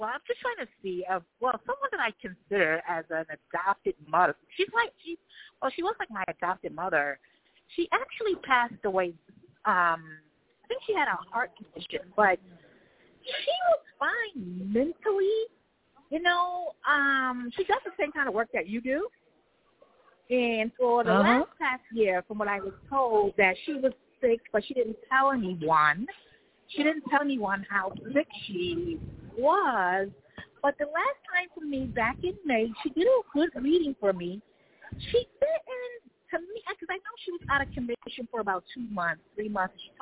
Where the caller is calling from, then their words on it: Brooklyn, New York, United States; I'm calling from downtown Brooklyn.